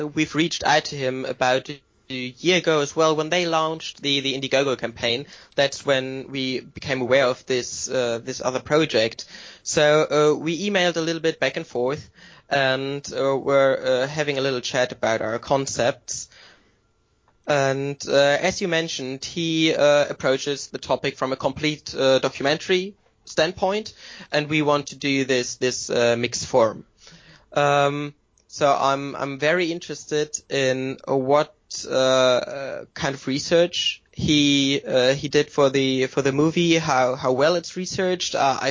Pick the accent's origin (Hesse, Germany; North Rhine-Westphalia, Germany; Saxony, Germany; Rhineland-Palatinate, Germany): Saxony, Germany; Leipzig; I know a theater in Leipzig, which is my hometown